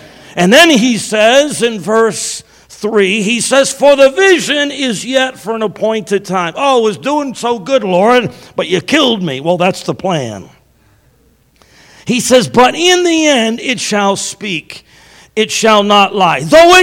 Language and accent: English; Massachusetts, United States; So in 1977, I'm from Massachusetts, and I had enrolled at Eastern Nazarene College in South Boston, in a city called Quincy, Mass.